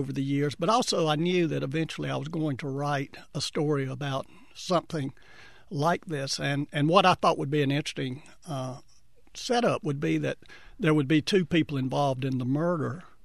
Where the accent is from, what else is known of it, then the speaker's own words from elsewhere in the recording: Boiling Springs, North Carolina, United States; I grew up in Boiling Springs, and I can remember one day I was reading the Shelby Star, the county newspaper